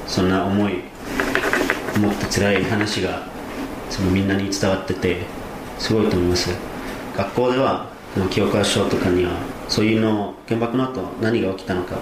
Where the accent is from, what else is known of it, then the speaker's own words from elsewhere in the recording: California, United States; アメリカのカリフォルニアから来ています。